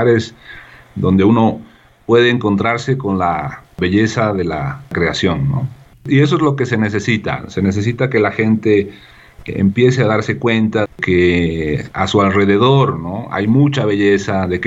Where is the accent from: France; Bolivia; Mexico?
Bolivia; Eso es alguna riqueza de la que estamos muy felices como bolivianos.